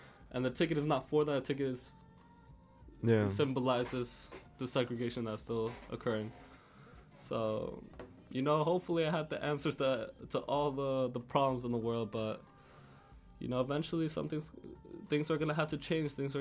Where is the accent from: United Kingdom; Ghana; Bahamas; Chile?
Chile; also born or lived in New Jersey; now in United States; I come from Chile.